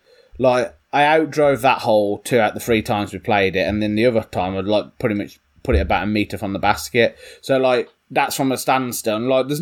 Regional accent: United Kingdom; I'm all right. I'm British. I'm understated.

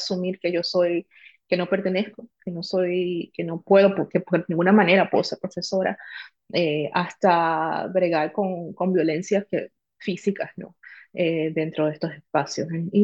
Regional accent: New Jersey, United States; yo crecí en New Jersey, que es un estado que tiene una población dominicana enorme.

